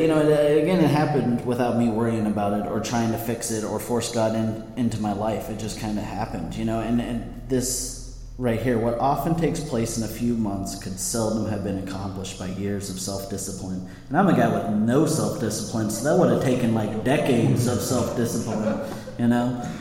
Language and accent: English; Montana, United States; I always wanted to go to school in a big city, you know, because I'm from Montana.